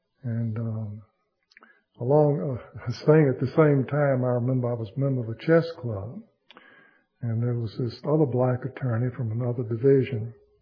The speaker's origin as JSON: {"language": "English", "region": "Mississippi", "country": "United States", "tie": "born or raised there", "said": "what I went through growing up in Mississippi."}